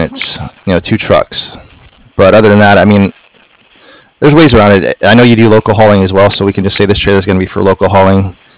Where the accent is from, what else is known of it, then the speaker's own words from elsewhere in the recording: Texas, United States; born there; now in San Diego, United States; I was born in Texas, but I joined the Marine Corps out of high school, and I ended up in Southern California. So I'm out here in California.